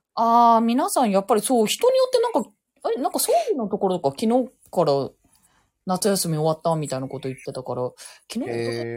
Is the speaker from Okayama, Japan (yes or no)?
yes; Okayama, Japan; 岡山出身なので